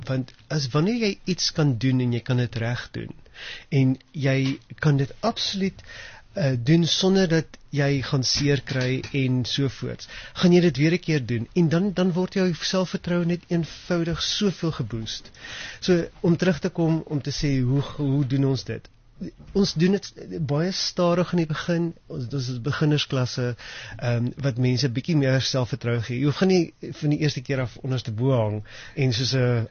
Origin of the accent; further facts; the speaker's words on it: Ventersburg, Free State, South Africa; ek het in die Vrystaat groot geword Ventersburg